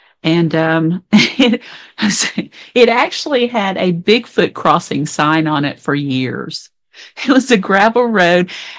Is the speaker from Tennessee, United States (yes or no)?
yes; Fayetteville, Tennessee, United States; born there; But I was born in Fayetteville, which is the county seat, and Flintville is about 15 to 20 minute drive, depending on how fast you drive into town.